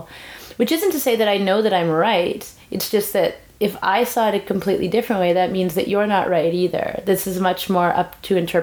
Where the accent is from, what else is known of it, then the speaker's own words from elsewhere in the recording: West Coast, Canada; Well, and I'm from the West Coast too. I don't know if that has something to do with it.